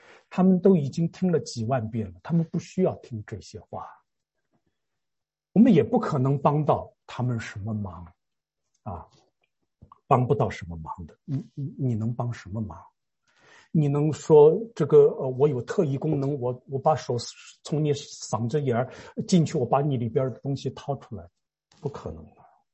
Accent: Shanghai, China; born there; 我老家是山东啊，我生在上海。

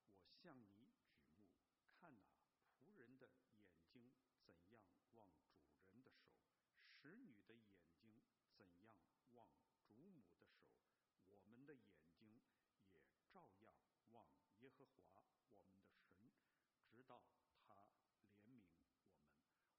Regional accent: China; 我们中国人常常是说提纲挈领

